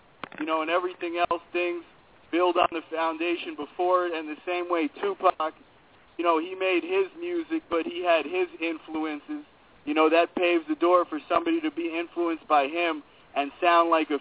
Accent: New York, United States; And I'm from New York, and if you look at what's coming out of New York right now

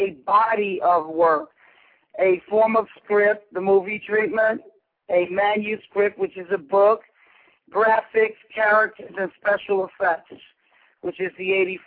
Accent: New York, United States; And I'm not afraid. I'm a New Yorker.

